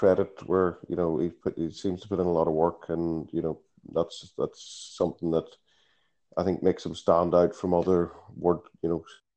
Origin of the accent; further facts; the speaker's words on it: Ireland; Because, you know, I'm from Ireland, as you know, you're from Ireland.